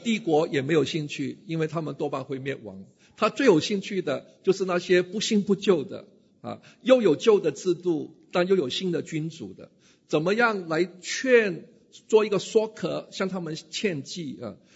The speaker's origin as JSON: {"language": "Chinese", "country": "United States", "second_language": "Chinese", "said": "那我来自美国嘛"}